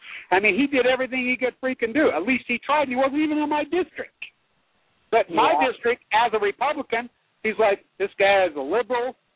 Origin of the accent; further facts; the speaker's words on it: Utah, United States; the ranch I grew up in Utah, I still live on